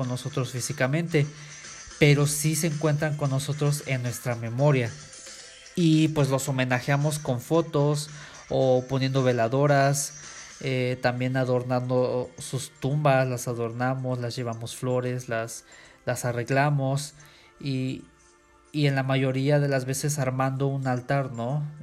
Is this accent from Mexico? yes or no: yes; Mexico; como mexicanos pues aún queda muy acentuada esta tanatofobia